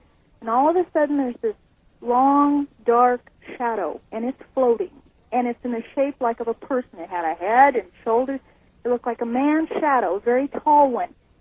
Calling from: Kelso, Montana, United States; Hi, I'm calling from Kelso, Montana.

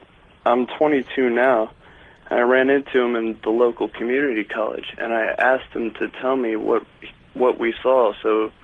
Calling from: Fort Bragg, North Carolina, United States; from Fort Bragg, North Carolina.

